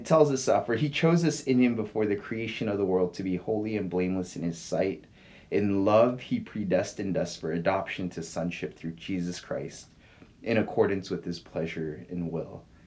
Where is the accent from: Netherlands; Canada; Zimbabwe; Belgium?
Canada; Toronto, Ontario; born there; moved away; also born or lived in Korea / United States; I've lived in Canada, Korea, and different parts of the United States.